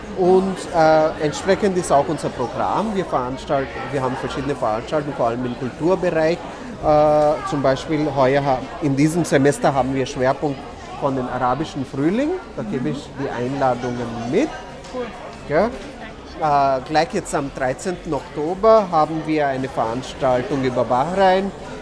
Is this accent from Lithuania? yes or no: no; India; German is a second language; now in Austria; Ich komme ja aus Indien und da kann ich sagen, die Frauenbewegung ist sehr stark.